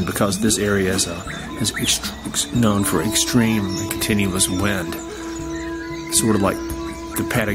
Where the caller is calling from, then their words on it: Montague, Tasmania, Australia; I'm recording this from Montague, Tasmania, in the far northwest corner